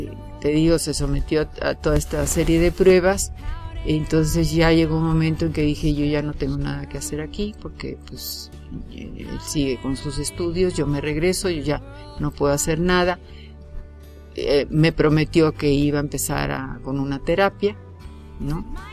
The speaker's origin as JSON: {"language": "Spanish", "country": "Mexico", "said": "Al poco tiempo me regresé a vivir a mi tierra, que es México, con mis hijas"}